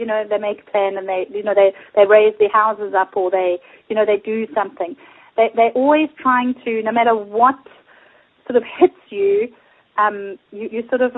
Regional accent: South Africa; even though I came from South Africa.

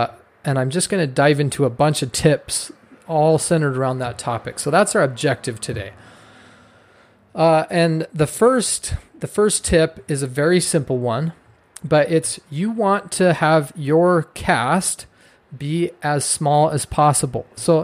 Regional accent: Scotland, United Kingdom; like I'm Scottish. And so when I heard that, I was like, oh, it's part of my heritage.

